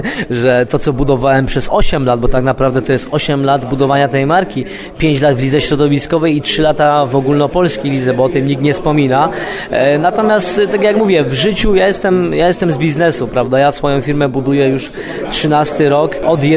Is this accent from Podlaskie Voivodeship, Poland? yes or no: no; Gliwice, Silesian Voivodeship, Poland; jestem gliwiczaninem od urodzenia, więc mam nadzieję, że będzie mi się dalej tu dobrze mieszkało w tym mieście